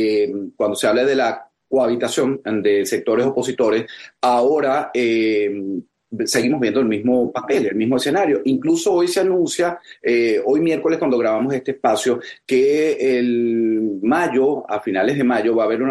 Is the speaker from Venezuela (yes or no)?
yes; Venezuela; los temas que tienen que ver con mi país de origen